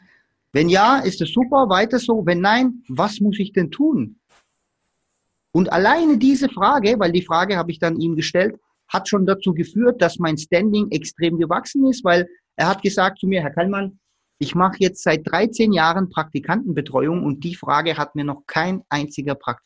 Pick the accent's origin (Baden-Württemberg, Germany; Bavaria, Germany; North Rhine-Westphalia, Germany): Baden-Württemberg, Germany; Ich komme hier aus dem Stuttgarter Raum